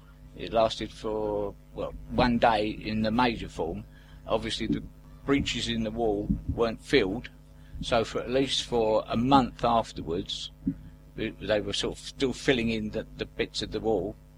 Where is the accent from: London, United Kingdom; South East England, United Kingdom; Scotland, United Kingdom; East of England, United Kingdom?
East of England, United Kingdom; Canvey Island; Well, I came out from Canvey with my brothers and sister, and we actually came to Benfleet.